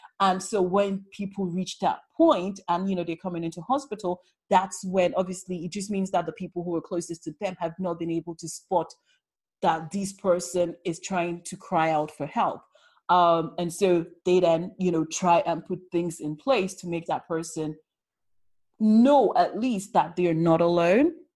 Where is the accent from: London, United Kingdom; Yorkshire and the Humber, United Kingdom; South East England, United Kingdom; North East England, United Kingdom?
London, United Kingdom; I say Londoners because I'm a Londoner, right?